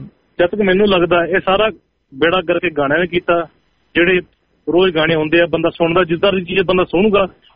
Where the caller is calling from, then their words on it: Saskatchewan, Canada; ਤਾਂ ਮੈਂ ਕੈਨੇਡਾ ਤੋਂ ਸਸਕੈਚੁਨ ਤੋਂ ਬੋਲਦਾ ਪਿਆ।